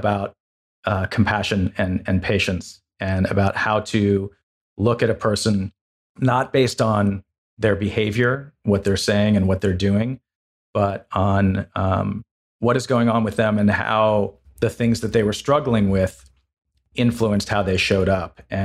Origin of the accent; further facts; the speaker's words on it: Los Angeles, California, United States; now in Woodstock, United States; I grew up in Los Angeles. She grew up in New York City. We both decided to get away. So we moved to a town of 3,000 people in Woodstock, Vermont.